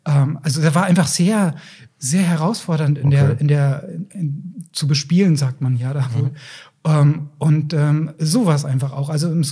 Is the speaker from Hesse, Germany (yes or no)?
yes; Fulda, Hesse, Germany; born there; Also es wird Ende März wird es eine Einzelausstellung in Fulda geben. Das ist ja mein Geburtsort so.